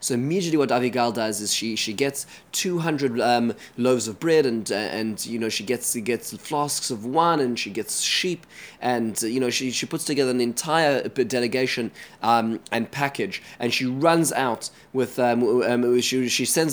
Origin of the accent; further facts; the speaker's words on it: Israel; I'm from Israel